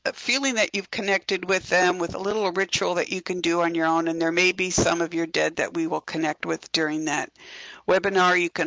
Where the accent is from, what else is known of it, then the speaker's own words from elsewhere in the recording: United States; I know this is an international show, but I'm an American, and we've been through a lot here in the United States this last month.